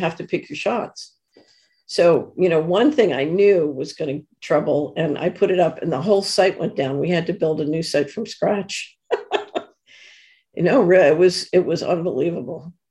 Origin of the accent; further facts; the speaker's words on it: Philadelphia, Pennsylvania, United States; go back to when I was a child growing up in West Philadelphia.